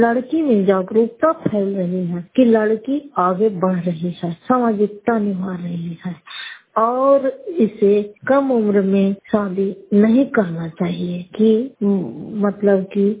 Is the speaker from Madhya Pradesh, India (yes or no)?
no; Fatehpur, Bihar, India; मैं फतेहपुर पंचायत मकौटक जिला नालंदा कराय पसवा ब्लॉक की निवासी हूँ